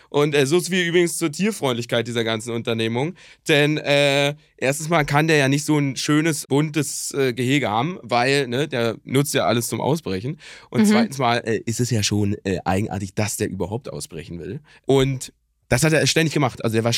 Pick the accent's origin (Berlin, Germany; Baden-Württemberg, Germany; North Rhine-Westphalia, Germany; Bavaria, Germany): Berlin, Germany; vielleicht kann ich da als Berliner noch mit Stoff ein bisschen mehr anfangen